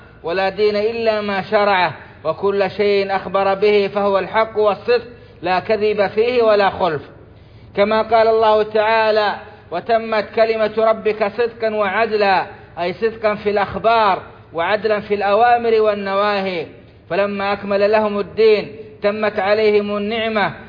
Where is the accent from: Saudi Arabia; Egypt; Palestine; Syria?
Saudi Arabia